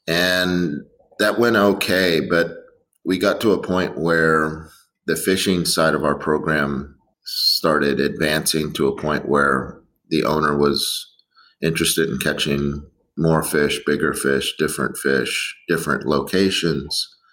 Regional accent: Stuart, Florida, United States; I grew up in Stuart, Florida, and down the river from where I grew up was a local Hatteras dealer.

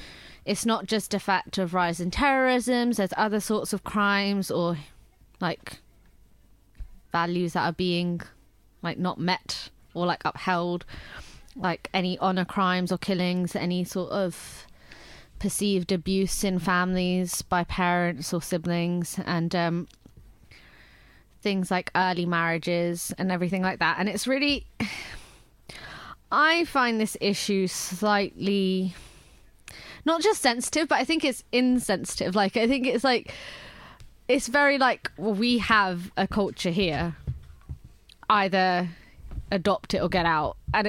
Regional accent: India; but I come from India. Tea is different.

